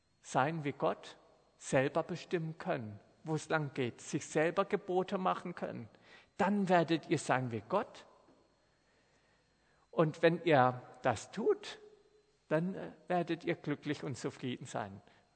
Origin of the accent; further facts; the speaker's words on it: Switzerland; Weil wir als Schweizer sind ein freies Volk von freien Bürgern.